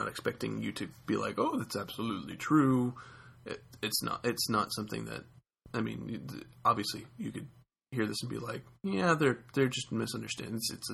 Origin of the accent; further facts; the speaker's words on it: the South, United States; accent: southern; I'm trying to do that with my southern accent, but I failed.